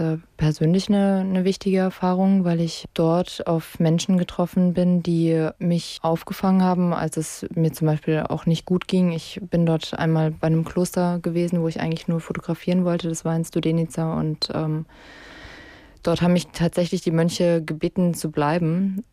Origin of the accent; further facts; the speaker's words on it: Germany; Ich bin hier einfach in Deutschland geboren und ich bin hier groß geworden und ich bin genauso auch Deutsche.